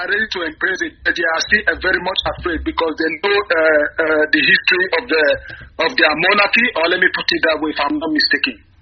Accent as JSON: {"language": "English", "town": "Benin City", "region": "Edo", "country": "Nigeria", "lives_now": "Italy", "said": "Edo State, Igodomi, Igodomi."}